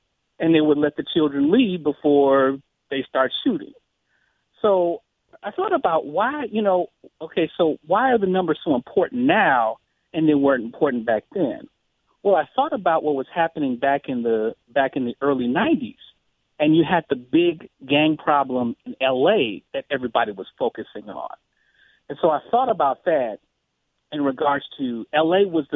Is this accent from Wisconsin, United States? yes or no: no; Chicago, Illinois, United States; this is just from my experience growing up in Chicago.